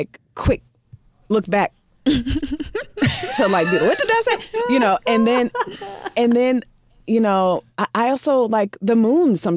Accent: Midwest, United States; I mean, I have no choice, right? Like I grew up in the Midwest.

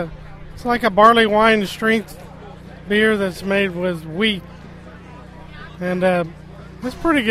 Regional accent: Broken Arrow, Oklahoma, United States; from Broken Arrow, Oklahoma.

